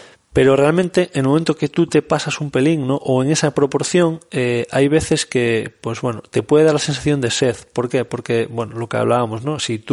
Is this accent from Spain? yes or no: yes; Galicia, Spain; yo como buen gallego voy a decir, depende.